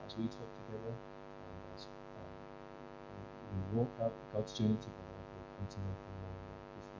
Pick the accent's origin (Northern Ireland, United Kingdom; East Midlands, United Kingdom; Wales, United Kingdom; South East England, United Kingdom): Wales, United Kingdom; Cardiff; not because we're clever, not because we're cool, not because we're fashionable, not because we're from Cardiff, simply because of His grace.